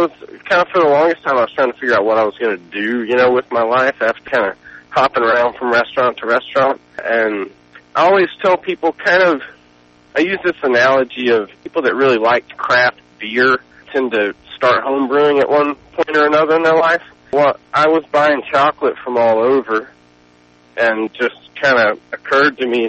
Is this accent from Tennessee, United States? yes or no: yes; Nashville, Tennessee, United States; I'm born and raised in Nashville, yeah. I mean, I've moved around a little bit